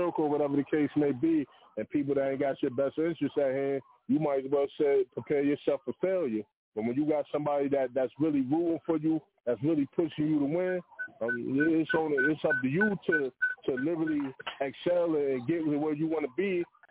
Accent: Brooklyn, New York, United States; And I'm like, yeah, I'm from Brooklyn. I'm for the style.

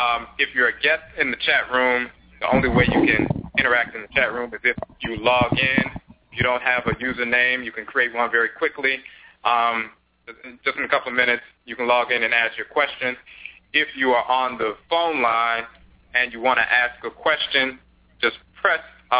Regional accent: Chicago, Illinois, United States; And in fact, we found out that we are both from Chicago.

